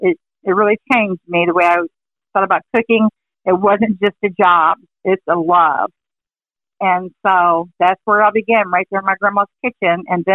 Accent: Illinois, United States; And we'd go visit her in Arkansas, and we're from Illinois

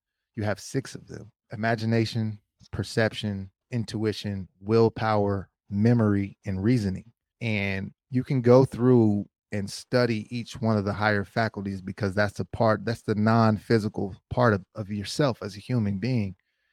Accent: Middletown, Ohio, United States; We grew up in Middletown, Ohio together. We played football together.

